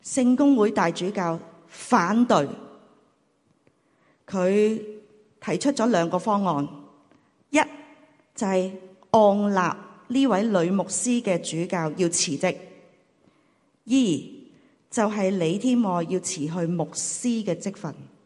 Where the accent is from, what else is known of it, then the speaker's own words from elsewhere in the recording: Hong Kong; 我们香港人呢，个个都懂饮食食懂谈